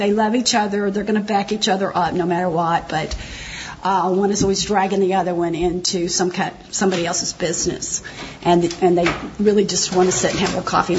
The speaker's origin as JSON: {"language": "English", "town": "Stone Mountain", "region": "Georgia", "country": "United States", "said": "I am from Stone Mountain, Georgia."}